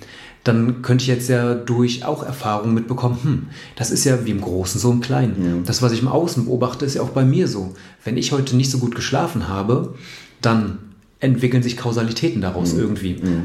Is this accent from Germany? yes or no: yes; Rostock, Mecklenburg-Vorpommern, Germany; ach, in meiner Stadt, ich komme aus Rostock und da finde ich dann das doof